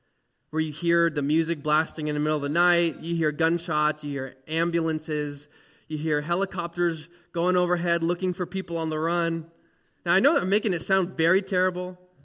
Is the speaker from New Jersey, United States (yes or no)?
no; Fresno, California, United States; in the city I grew up in Fresno